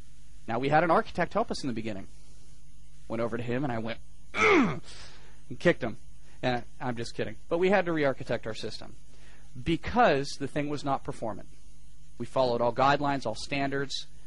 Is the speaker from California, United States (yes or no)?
yes; California, United States; I grew up in California. Californians talk fast.